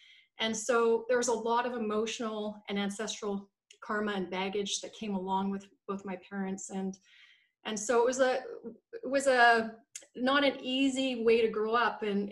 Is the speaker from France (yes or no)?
no; Canada; born there; So I was born in Canada. I currently live in Vancouver in beautiful British Columbia. And I'm situated between the ocean and a mountain.